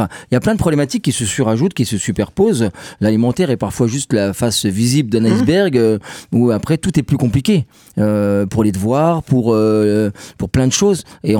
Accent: Grand Est, France; en grandissant au Champ-le-Bœuf, on était toujours dehors

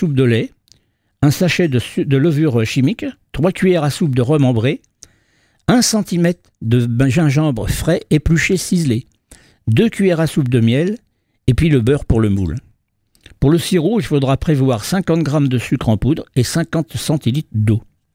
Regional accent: France; J'arrive pas bien à prononcer ça, mais je suis français, moi, voilà, c'est le problème, c'est autrichien ce truc-là.

